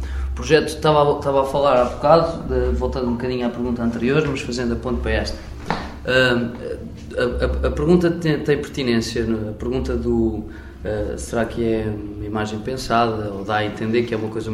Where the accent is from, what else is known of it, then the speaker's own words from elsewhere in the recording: Ribatejo, Portugal; Eu sou do Ribatejo